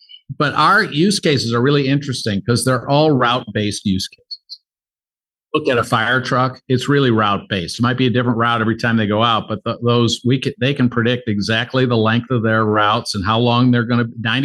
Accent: Detroit, Michigan, United States; I'm a kid from Detroit. So, you know, in Detroit in the 1980s, what you saw when I was growing up

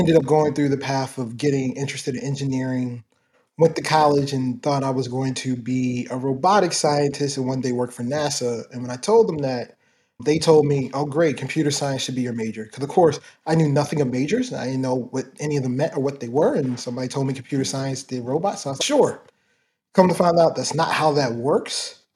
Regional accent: Baltimore, Maryland, United States; I grew up in Baltimore, Maryland. Started in early parts of my childhood. I was in Baltimore City. Then my family moved out to Baltimore County.

